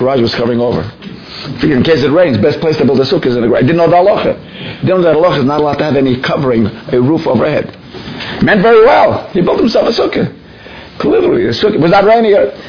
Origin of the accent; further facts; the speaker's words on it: Toronto, Ontario, Canada; I believe this is at least 55 years ago, growing up in Toronto, Canada.